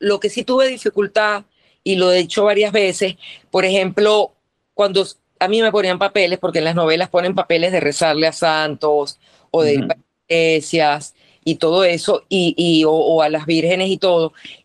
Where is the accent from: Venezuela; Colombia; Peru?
Venezuela; que para nosotros es como un orgullo mantener esas costumbres como venezolana.